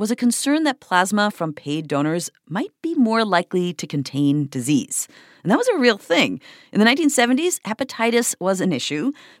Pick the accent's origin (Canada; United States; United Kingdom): Canada; The rest of the world, including my home country of Canada, largely does not allow it.